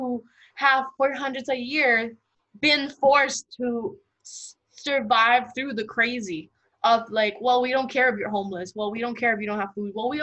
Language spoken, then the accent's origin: English; Puerto Rico; now in United States; I grew up in Puerto Rico, I took my Puerto Rico history